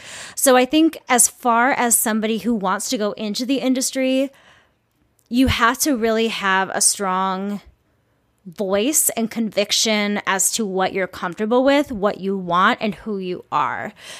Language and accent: English; Minnesota, United States; And also, though I'm from the Midwest, I'm from Minnesota, I'm from a city that is very, very metropolitan.